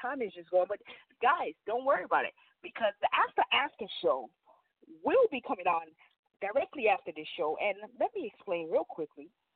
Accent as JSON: {"language": "English", "town": "Brooklyn", "region": "New York", "country": "United States", "said": "I had to say that because I'm from Brooklyn."}